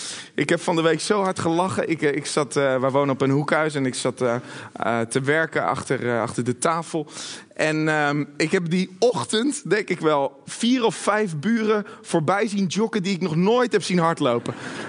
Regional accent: Netherlands; zijn dat de goede voornemens voor het nieuwe jaar voor ons als Nederlanders

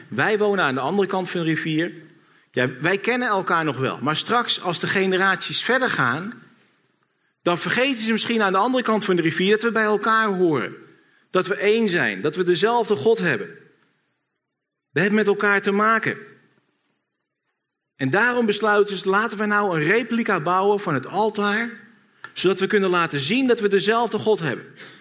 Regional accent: Netherlands; Ik denk dat het ook een beetje in onze aard zit als Nederlanders. Ik denk dat we een volk zijn met veel meningen.

